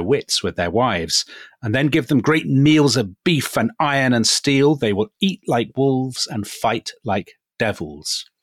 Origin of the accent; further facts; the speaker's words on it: England, United Kingdom; we are both English.